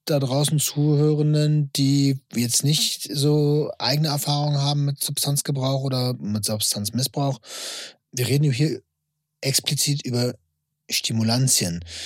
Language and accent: German; Bavaria, Germany; weil ich komme aus Bayern, hätte eigentlich auch schon gereicht.